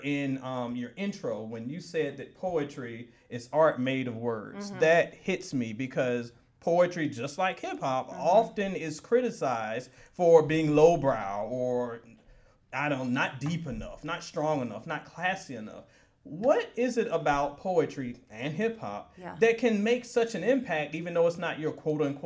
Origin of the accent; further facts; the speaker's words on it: Virginia, United States; No, I grew up in Virginia, actually.